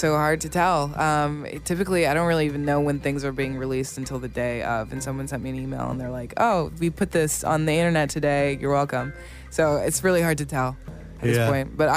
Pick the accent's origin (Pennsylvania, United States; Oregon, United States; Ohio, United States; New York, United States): Oregon, United States; Portland; Portland, Oregon.